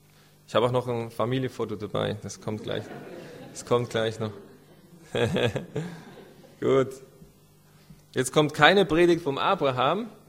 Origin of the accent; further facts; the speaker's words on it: Rhineland-Palatinate, Germany; also born or lived in Kenya / Stuttgart, Germany; bin dann eher in Rheinland-Pfalz aufgewachsen und in Kenia, also halbe Kindheit in Kenia, also in Ostafrika, und die andere halbe in Rheinland-Pfalz, was mich so zu so einem pfälzischen Kenianer macht oder kenianischen Pfälzer